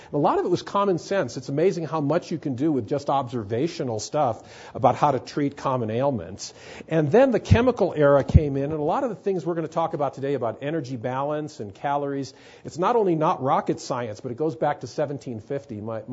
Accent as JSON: {"language": "English", "town": "Los Angeles", "region": "California", "country": "United States", "tie": "born or raised there", "said": "My background, basically, I grew up in Los Angeles, went back east for school, and came back to Los Angeles, always wanted to teach at UCLA."}